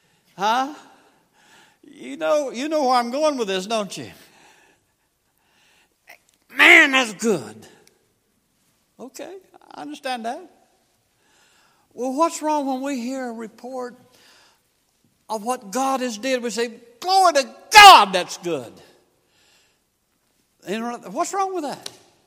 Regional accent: the South, United States; I'm from the South, okay? In case y'all hadn't figured it out in my speech yet, I am from the South.

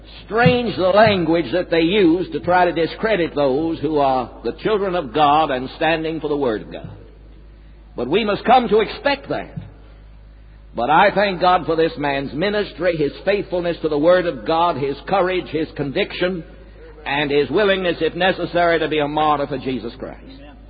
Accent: South Carolina, United States; I come from South Carolina. We have racial problems in America

